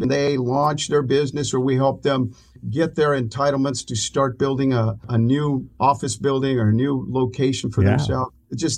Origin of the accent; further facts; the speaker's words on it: Indio, California, United States; also born or lived in Texas; I was born in Texas and raised in the Coachella Valley. I've been in the city of Indio for most of my life.